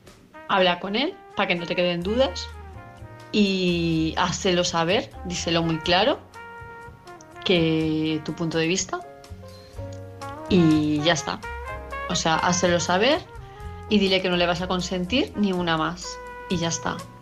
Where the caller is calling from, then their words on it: Palma de Mallorca, Balearic Islands, Spain; de Palma de Mallorca